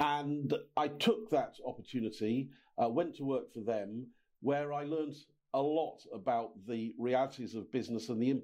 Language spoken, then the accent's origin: English; Hong Kong; born there; I was born in Hong Kong, a child of the empire, you might say. And then my father was in the Royal Navy, lived in various places around the globe.